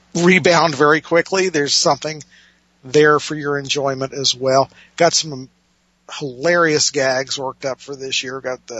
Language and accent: English; United States; As an American, I'll be the first to admit I live in shame that I don't watch much television anymore.